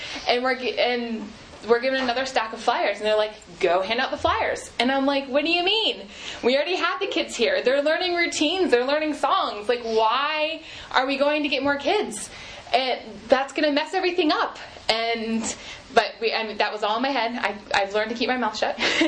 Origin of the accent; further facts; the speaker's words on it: Maryland, United States; I grew up 20 minutes outside of Baltimore my entire life